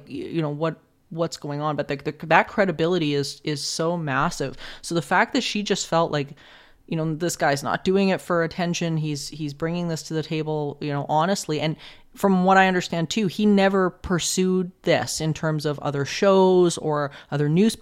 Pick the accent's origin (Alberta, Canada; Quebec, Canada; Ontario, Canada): Alberta, Canada; Edmonton; I'm from Edmonton in Alberta, and it's interesting here because there is an extensive tunnel system.